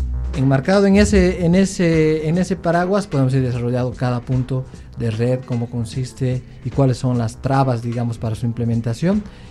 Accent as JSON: {"language": "Spanish", "country": "Bolivia", "said": "boliviano, ingeniero forestal, llevo 7 años trabajando en la problemática RED en Bolivia"}